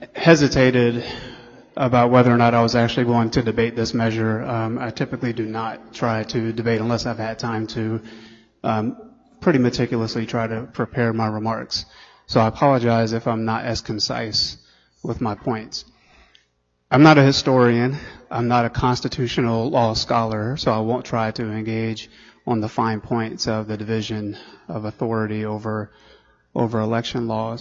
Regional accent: Jacksonville, North Carolina, United States; also born or lived in Philadelphia, Pennsylvania / New York City; I was an American when I was born in Philadelphia. I was an American when I moved to Jacksonville, North Carolina, and grew up in East North Carolina.

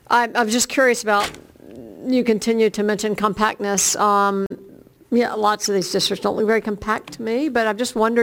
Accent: Greensboro, North Carolina, United States; I'm from Greensboro.

